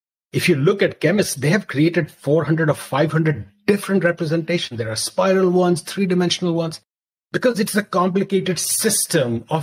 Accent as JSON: {"language": "English", "region": "Mizoram", "country": "India", "tie": "born or raised there", "also_born_or_lived": "Delhi", "said": "when I was growing up in Mizoram in India and in Delhi"}